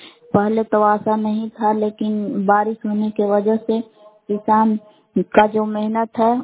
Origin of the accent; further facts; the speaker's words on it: Bihar, India; ग्राम बिलाव जिला कैमूर भभुआ के निवासी हूँ।